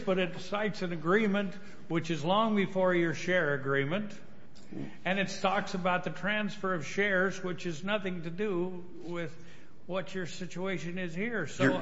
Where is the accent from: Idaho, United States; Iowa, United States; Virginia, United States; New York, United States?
Idaho, United States; I don't want to say his name because I'm from Idaho and I'll say it wrong